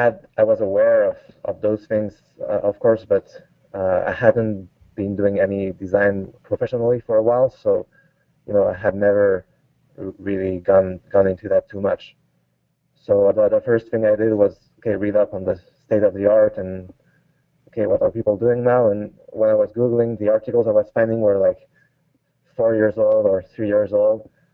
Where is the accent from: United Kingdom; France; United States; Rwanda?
France; Paris, Île-de-France; English is a second language; I'm French. I grew up in Paris, France.